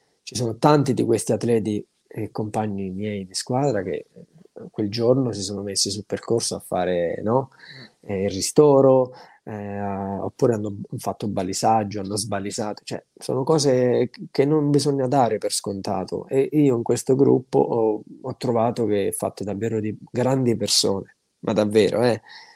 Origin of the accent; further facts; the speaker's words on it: Abruzzo, Italy; io come ho già scritto mi sono vergognato da abruzzese per questa persona